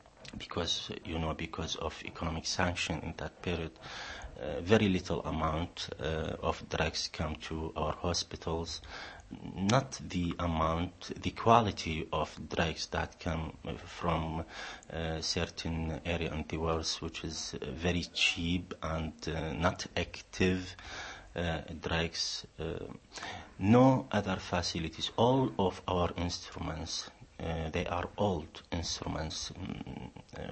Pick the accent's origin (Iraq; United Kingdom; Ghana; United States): Iraq; Basra, Basra Governorate; I'm from Iraq, from Basra city. I lived there the whole of my life, there in Basra.